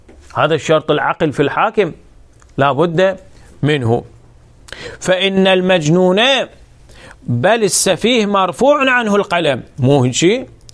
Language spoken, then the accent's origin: Arabic; Iraq; أفرض عندنا في العراق لا بد من حكومة